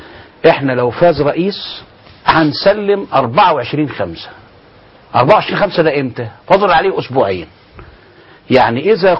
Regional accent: Mit Antar, Dakahlia, Egypt; احنا الاثنين من ميت عنتر

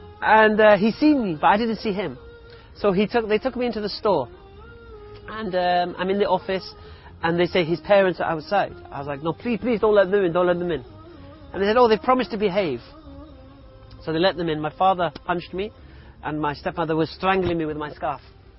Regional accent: Wales, United Kingdom; now in London, United Kingdom; 40 years old. I live in London. I embraced Islam when I was 27 years of age. I grew up in South Wales. My parents moved there when I was, I think, 6 years of age.

